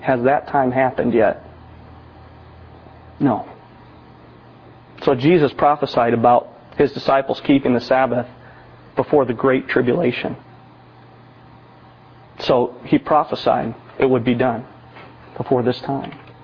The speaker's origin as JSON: {"language": "English", "region": "Illinois", "country": "United States", "tie": "born or raised there", "said": "Where I grew up in Illinois, you could not go to a mall on Sunday."}